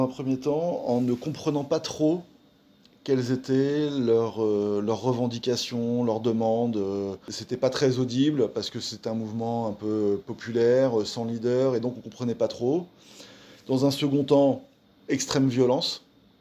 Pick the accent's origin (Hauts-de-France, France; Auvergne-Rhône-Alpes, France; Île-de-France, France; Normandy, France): Normandy, France; je suis d'abord français, après je suis normand, et après je suis européen.